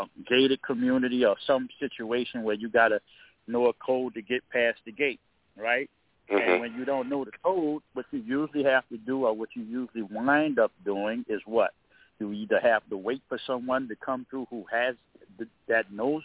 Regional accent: New Orleans, Louisiana, United States; because I'm from New Orleans. New Orleans is a food city

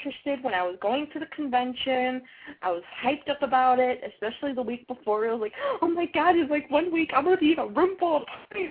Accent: Chicago, Illinois, United States; And I was born and raised in Sox town, which is down the lower part of Chicago.

